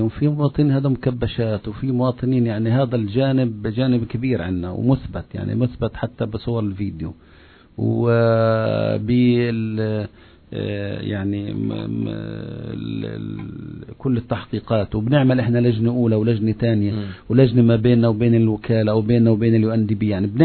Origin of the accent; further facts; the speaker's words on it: Gaza, Gaza Strip, Palestine; لا موجودة عندنا في غزة ولا موجودة في رام الله